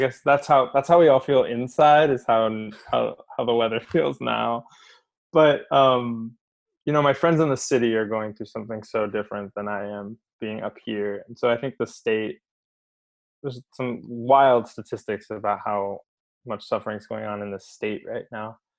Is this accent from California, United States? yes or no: yes; Palos Verdes, California, United States; now in New York, United States; I grew up in Los Angeles in a small, not small, but I grew up in a suburb of Los Angeles called Palos Verdes, which is right on the water.